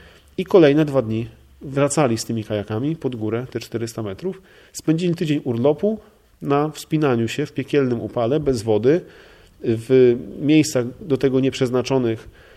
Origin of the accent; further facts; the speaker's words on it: Gdańsk, Pomeranian Voivodeship, Poland; jestem gdańszczaninem całe życie, przedsiębiorcą